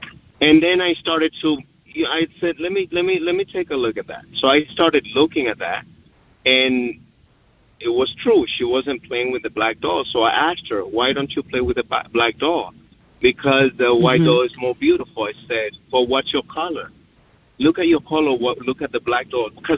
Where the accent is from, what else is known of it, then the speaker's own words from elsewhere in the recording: Dominican Republic; now in United States; So, yes, I'm from the Dominican Republic. I've been here in the United States for 11 years.